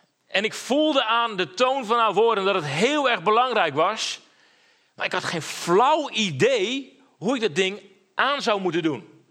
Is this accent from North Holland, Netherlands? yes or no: no; Drachten, Friesland, Netherlands; Ik kom uit Drachten, getrouwd met Anne-Marije. We hebben 3 kinderen.